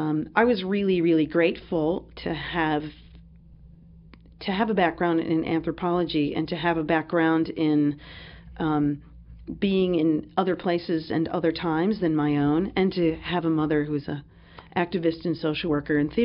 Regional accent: United States; or not the idea of the clown can be abused in the same way that it has been in my own experience as an American.

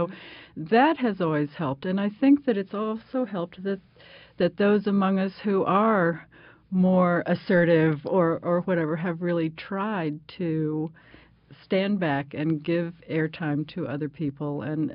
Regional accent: Florida, United States; also born or lived in Maryland; I grew up in Central Florida and then lived in Maryland for a while in high school and college.

